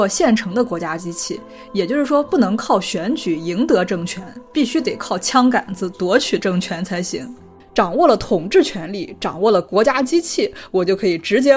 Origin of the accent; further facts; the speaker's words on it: China; 作为一个中国人，我却非常的理解他们，因为我们从小到大受到的教育就是这个样的。